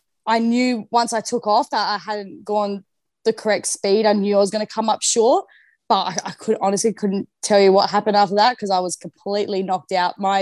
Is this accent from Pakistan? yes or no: no; Barmera, South Australia, Australia; we grew up in the Riverland, so Barmera, South Australia. So it's a rural area out in the country on a vineyard.